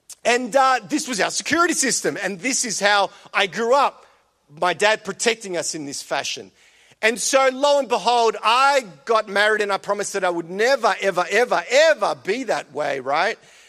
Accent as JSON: {"language": "English", "town": "Coolaroo", "region": "Victoria", "country": "Australia", "tie": "born or raised there", "said": "my hood, like Coolaroo and Glenroy was my area, man. Like, you know, we ruled Coolaroo, or so we thought. And growing up in Coolaroo, it wasn't always the safest environment."}